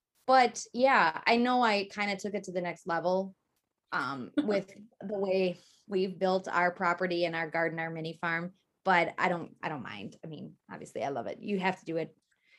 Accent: Wisconsin, United States; So that's where I'm from. It's like small town Wisconsin mixed with the flavors of our roots, which is just a really great way to grow up.

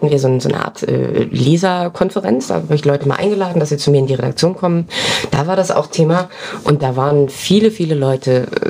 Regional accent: Berlin, Germany; born there; Ich bin nicht hier geboren auf der Insel. Ich bin auf einer anderen Insel geboren, nämlich in Berlin.

